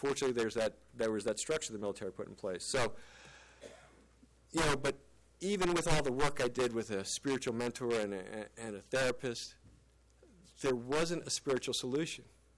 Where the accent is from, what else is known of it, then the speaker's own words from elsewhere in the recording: Maryland, United States; I'm from Maryland. I grew up in Maryland. And we go crabbing in Maryland.